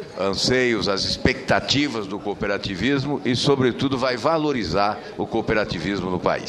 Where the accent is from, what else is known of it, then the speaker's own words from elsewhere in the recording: Paraná, Brazil; Eu que sou do Paraná, um estado eminentemente agrícola e que deve muito ao cooperativismo.